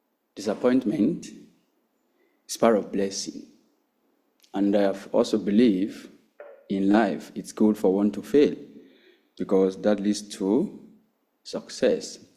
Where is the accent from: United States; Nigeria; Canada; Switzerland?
Nigeria; Originally, I'm from Nigeria.